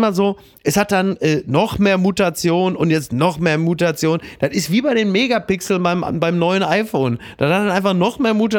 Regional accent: North Rhine-Westphalia, Germany; Ich sag ja auch Kommion. Ich komme aus dem Ruhrgebiet.

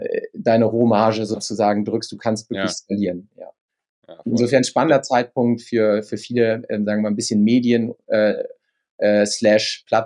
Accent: Lower Saxony, Germany; ich komme aus der Lüneburger Heide, bin da aufgewachsen, wirklich im Nirgendwo.

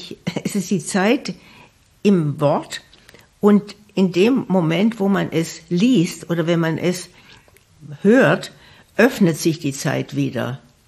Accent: Southern Germany, Germany; now in Bremen, Germany; Und ich komme ja aus Süddeutschland. Insofern war Bremen für mich immer auch eine fremde Stadt.

